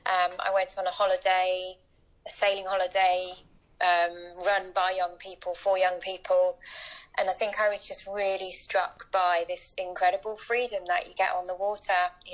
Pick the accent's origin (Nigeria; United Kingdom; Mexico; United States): United Kingdom; East of England; I grew up in Cambridgeshire, you know, I didn't have access to sailing clubs or any sort of access to the coast or anything like that.